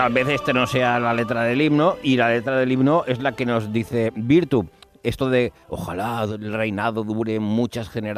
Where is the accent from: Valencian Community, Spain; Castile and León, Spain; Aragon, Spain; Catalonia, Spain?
Catalonia, Spain; estas bromas las podemos hacer nosotros porque como somos también catalanes